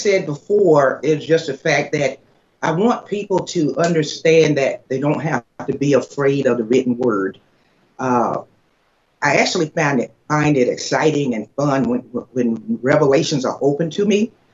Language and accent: English; East Coast, United States; I'm used to the long rides because I am from the East Coast and my family and I, we would travel cross country to get home.